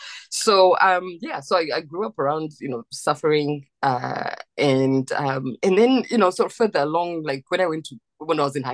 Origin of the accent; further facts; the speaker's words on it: Masvingo, Zimbabwe; You know, I come from Mashingo, which is a very small town, so we got to hear everything.